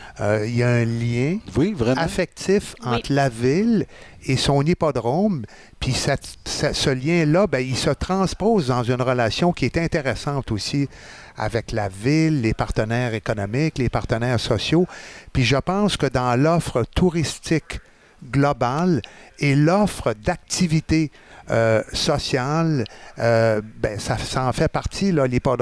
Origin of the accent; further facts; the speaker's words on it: Saint-Tite, Quebec, Canada; J'ai grandi à Saint-Tite, j'ai étudié là-bas, à Shawinigan, puis à Trois-Rivières. Je suis venu faire des études à l'Université du Québec à Trois-Rivières. Donc oui, Saint-Tite est ma ville de naissance.